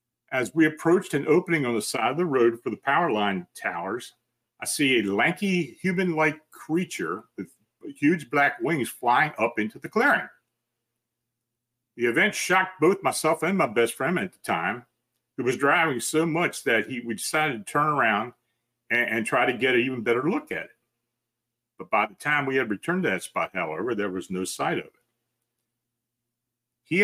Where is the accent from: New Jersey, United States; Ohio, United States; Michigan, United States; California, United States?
New Jersey, United States; Cherry Hill; I'm from Cherry Hill, New Jersey